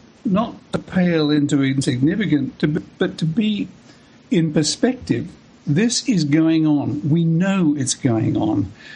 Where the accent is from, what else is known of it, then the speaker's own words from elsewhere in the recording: Australia; moved away as an adult; now in United Kingdom; When I was growing up, I grew up in Australia up until I was about 22 and then left because, I think, under the influence from my mother, who reckoned that England was the best place